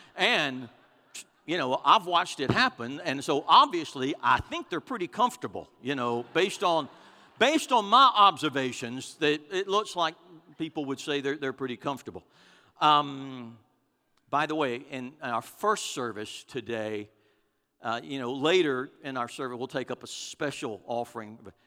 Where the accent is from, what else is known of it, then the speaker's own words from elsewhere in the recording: Houston, Texas, United States; They said, at points west, when people realize that we're from Houston, they can't do enough for us.